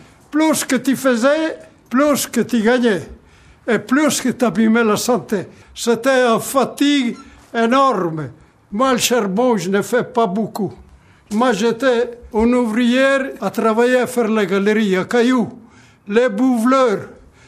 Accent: Italy; J'étais en Italie. Je suis venu au monde, je suis italien.

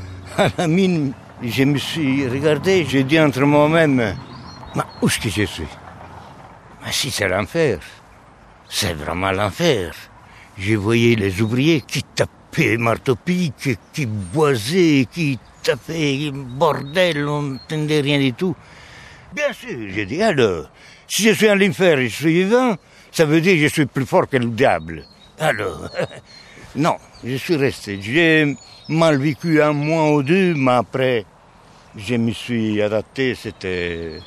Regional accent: Sardinia, Italy; moved away; J'ai quitté la Sardaigne très jeune parce que j'avais faim. Parce qu'on n'avait rien. Je n'avais pas de travail. Je n'avais même pas de chaussures. On travaillait la terre, nous autres, comme des esclaves

